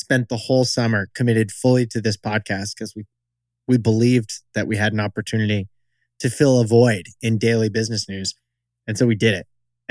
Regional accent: Vermont, United States; I'm born and raised in rural Vermont.

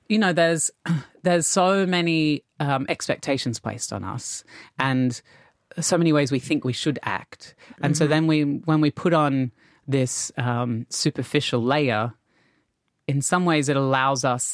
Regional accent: Australia; growing up in Australia in the 80s

